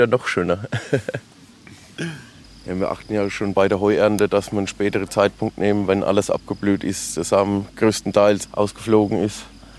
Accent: Rechtenbach, Germany; ich bin ja hier direkt aus Rechtenbach. Ich bin auf der Weigertswiese groß geworden

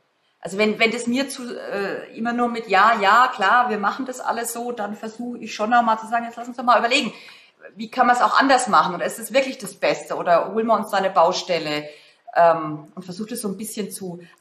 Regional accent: Germany; da tun wir uns als Deutsche übrigens auch schwer, dass wir so ein bisschen Gesicht verlieren

